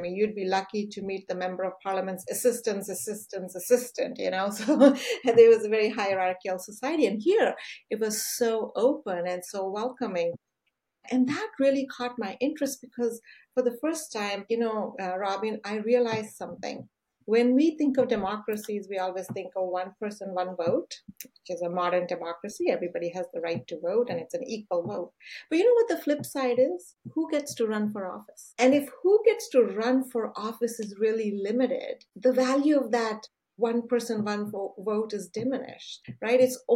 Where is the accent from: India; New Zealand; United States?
India; moved away as an adult; now in Canada; My story is a very typical Canadian story. I came to Canada from India as a very young woman.